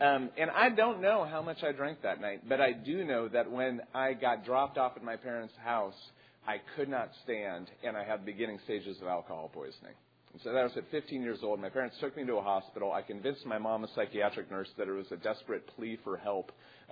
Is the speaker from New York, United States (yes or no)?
no; Iowa, United States; I grew up in Iowa. I was socially awkward.